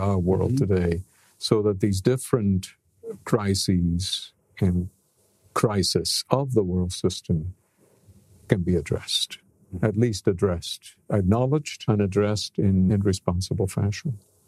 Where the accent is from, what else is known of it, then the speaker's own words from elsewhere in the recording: Cuba; born there; English is a second language; Now, I was born in Cuba. I lived in a socialist, then communist regime, openly declared as such.